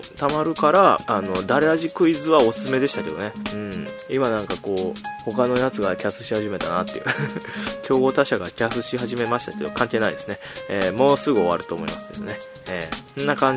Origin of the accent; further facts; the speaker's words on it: Kochi, Japan; もう俺の出身地高知みたいな、うん、高知県がね、あったんですけどね